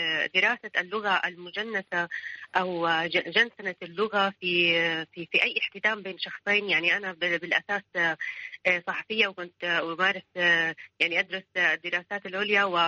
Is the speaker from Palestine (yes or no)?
yes; Palestine; ومن الحديث عن المسألة الجنسانية كفلسطينية